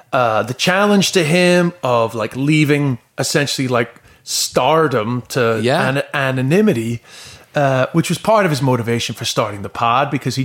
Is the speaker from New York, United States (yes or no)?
yes; Queens, New York, United States; now in Ireland; I mean, I'm from Queens, but living in Ireland.